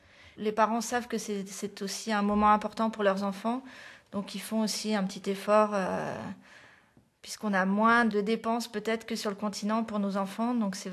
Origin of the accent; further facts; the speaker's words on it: Lorient, Brittany, France; je suis originaire de Lorient, donc pas très très loin, je suis quand même... du bord de la mer.